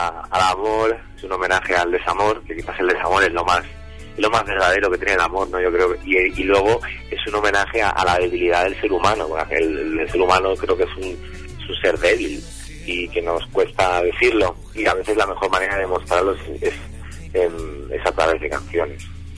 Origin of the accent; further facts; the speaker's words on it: Ibiza, Balearic Islands, Spain; yo como buen ibicenco que soy